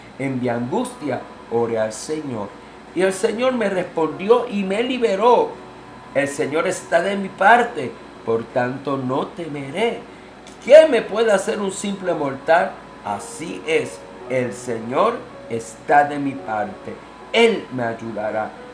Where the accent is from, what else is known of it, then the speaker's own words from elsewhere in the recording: Puerto Rico; y déjame decirte, yo soy boricua, ¿no? Y lamentablemente el boricua tiende a quejarse mucho